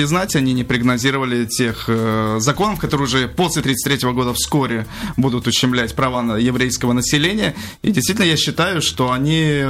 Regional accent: Magadan, Magadan Oblast, Russia; now in Kaliningrad, Russia; я из Магадана. Я уже с 2000 года здесь, к слову. Я считаю себя калининградцем и идентифицирую себя как житель Калининградской области.

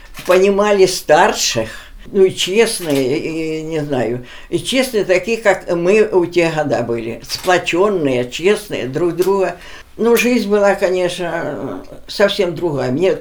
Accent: Novy Oskol, Belgorod Oblast, Russia; Родилась я в Курской области, город Новый Оскол, деревня Серебрянка. Ну, сейчас Белгородская. Вот, там я жила до войны. Ну, и все время я там жила. Война началась, а мне было 14, вот так.

